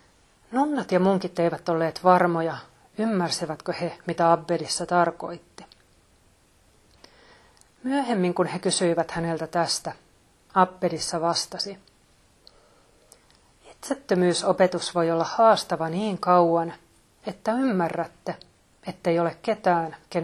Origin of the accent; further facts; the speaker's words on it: Lahti, Päijät-Häme, Finland; Mä oon asunut lapsena Lahdessa.